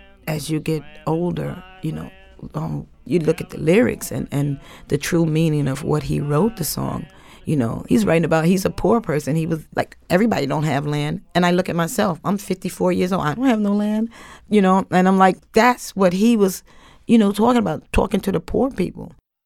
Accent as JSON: {"language": "English", "country": "United States", "said": "we helped build this land, so this is our land. You know, I am American."}